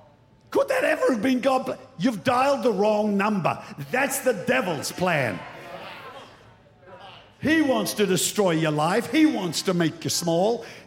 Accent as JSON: {"language": "English", "country": "New Zealand", "said": "Dear old New Zealand, I'm a New Zealander. I'm a Kiwi by birth."}